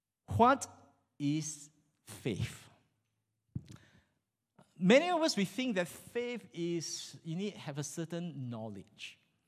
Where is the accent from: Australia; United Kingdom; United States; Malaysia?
Malaysia; moved away as an adult; I came from Malaysia.